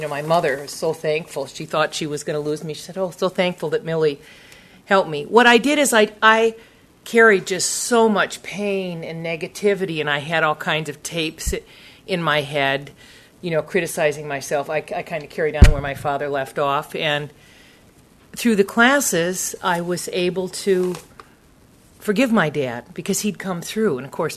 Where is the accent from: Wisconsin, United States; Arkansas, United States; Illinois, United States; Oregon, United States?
Wisconsin, United States; Madison; moved away as an adult; now in San Diego, United States; So 30 years ago, I moved to San Diego from Madison, Wisconsin, to follow a dream of starting a landscaping business.